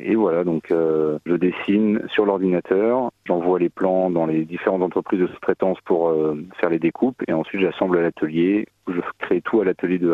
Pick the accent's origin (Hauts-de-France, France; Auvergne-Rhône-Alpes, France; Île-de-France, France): Île-de-France, France; Je viens à la base de l'Île-de-France.